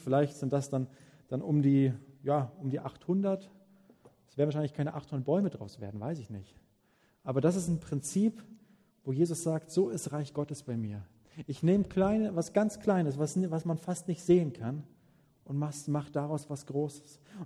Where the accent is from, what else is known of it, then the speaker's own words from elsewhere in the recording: Bavaria, Germany; Ich komme ja aus dem Allgäu.